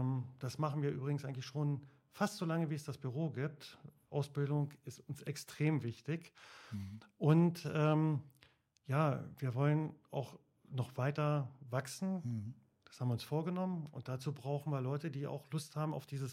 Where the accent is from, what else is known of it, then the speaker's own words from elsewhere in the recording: Lower Saxony, Germany; now in Braunschweig, Germany; habe hier in Braunschweig studiert. Ich wollte auch, zum Studium bin ich hergekommen. Ich komme aus dem Landkreis Helmstedt und dann wollte ich hier nicht wieder weg aus Braunschweig.